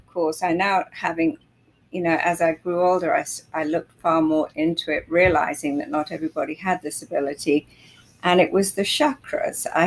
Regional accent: London, United Kingdom; also born or lived in Norway; I was born in London, and I had my father was Norwegian, my mother was English, and I was educated and had my childhood

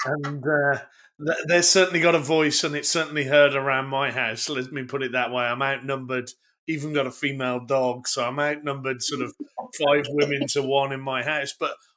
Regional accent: United Kingdom; I don't know much about Japanese afternoon tea ceremonies, but I'd love to being a Brit.

